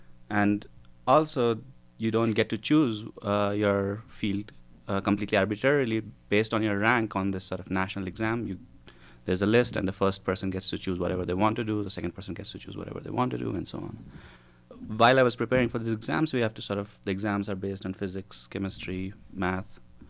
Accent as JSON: {"language": "English", "country": "India", "tie": "born or raised there", "said": "So I grew up in India, and so around your age, I was doing my high school in India."}